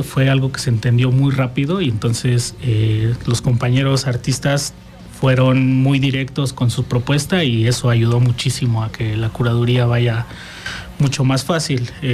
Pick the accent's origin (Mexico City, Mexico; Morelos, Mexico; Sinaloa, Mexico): Morelos, Mexico; also born or lived in Guerrero; somos artistas emergentes, la mayoría originarios de Morelos, Yo personalmente vengo de Guerrero, pero llevo toda mi vida aquí en Morelos.